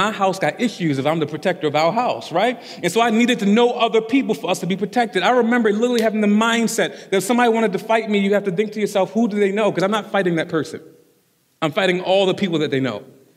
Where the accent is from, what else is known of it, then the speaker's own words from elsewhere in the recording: Baltimore, Maryland, United States; When I was a young boy, I grew up in South Baltimore, grew up in Cherry Hill. And if you know anything about Cherry Hill, it is predominantly African American.